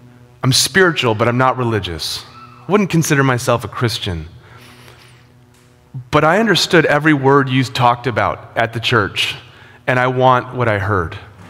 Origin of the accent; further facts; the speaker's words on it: San Diego, California, United States; I was born and raised in San Diego, and so friends from San Diego would come up and stay in our home.